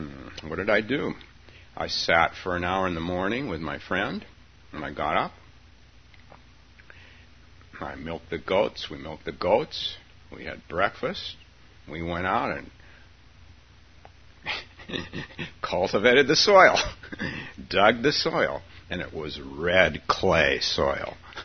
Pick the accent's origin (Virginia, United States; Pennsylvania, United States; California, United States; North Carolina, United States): California, United States; We're from California.